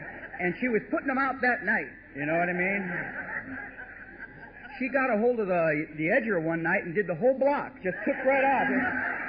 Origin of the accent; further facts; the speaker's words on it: California, United States; also born or lived in Detroit; I was born in Detroit. I was brought out to California when I was about 3 or 4 years old, brought up in a little foster home over there.